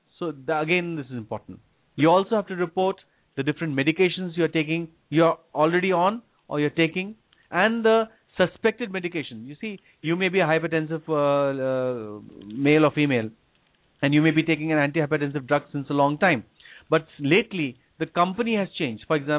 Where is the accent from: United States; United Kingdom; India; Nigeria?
India; I've been born and brought up in India. Right from birth, I've been here.